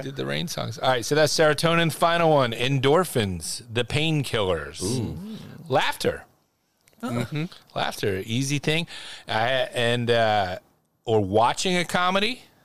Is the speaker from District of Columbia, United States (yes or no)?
no; Philadelphia, Pennsylvania, United States; Because I'm from Philly.